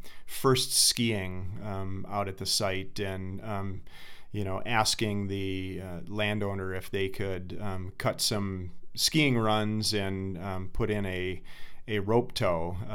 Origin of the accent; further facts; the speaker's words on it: Rochester, New York, United States; also born or lived in Virginia; Well, I was born in Virginia, but grew up in New York and moved to Colorado for college.